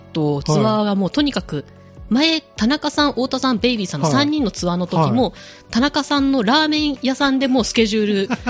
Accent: Himeji, Hyogo, Japan; 私の地元兵庫県姫路市

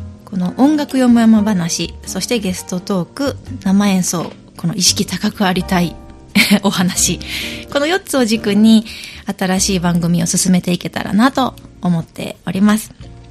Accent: Sanda, Hyogo, Japan; はですね、三田市出身です。ゆりの木台小学校6年生の時に引っ越してきまして、そしてゆりの木台中学校を北摂三田高校を卒業しまして、

